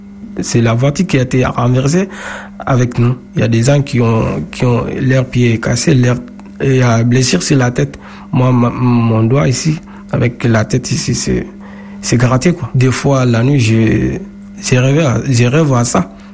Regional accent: Gao, Mali; now in Paris, France; Je suis quitté de Gao, je suis parti à Bamako pour faire ma carte d'identité, mes pièces.

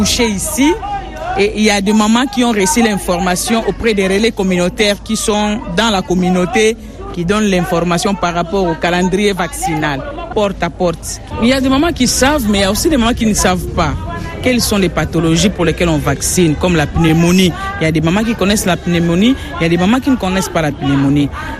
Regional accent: DR Congo; la troisième pathologie qui tue les enfants de moins de 5 ans ici chez nous en RDC

